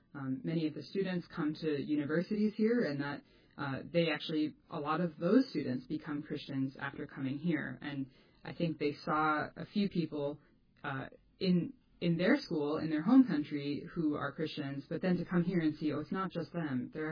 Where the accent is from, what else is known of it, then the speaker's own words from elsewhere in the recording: United States; how much of my own thinking is really just influenced by being American